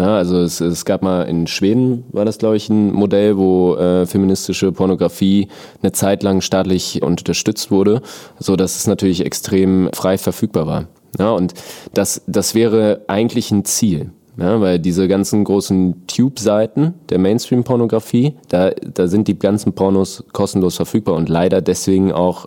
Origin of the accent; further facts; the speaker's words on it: Northern Germany, Germany; Ich komme halt aus Norddeutschland, ne?